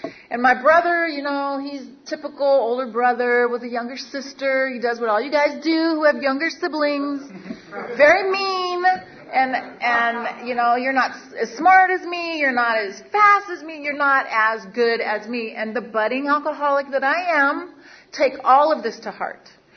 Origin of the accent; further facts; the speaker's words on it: Seattle, Washington, United States; I grew up in Seattle, Washington, from a single mother